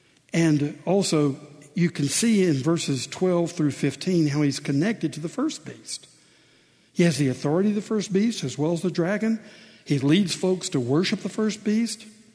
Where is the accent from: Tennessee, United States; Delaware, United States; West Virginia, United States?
Tennessee, United States; Now, we had the same action in my home state of Tennessee some years ago.